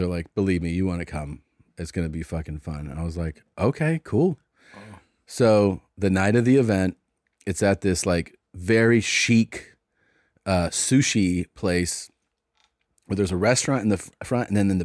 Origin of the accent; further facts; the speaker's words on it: Cincinnati, Ohio, United States; So they know I'm from Cincinnati